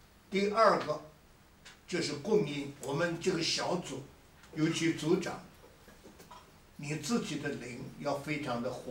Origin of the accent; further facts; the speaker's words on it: China; 信心呢，就我们中国人讲，中国人很懂这个，即神如神在。